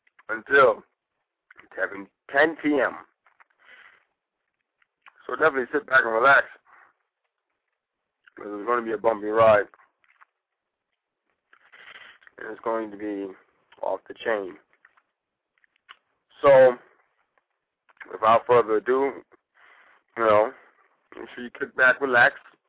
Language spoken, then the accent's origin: English; New York City, New York, United States; I'm not from Africa, to tell you the truth. I'm actually from New York City, so if you tell me to go back to New York City, I'll be happy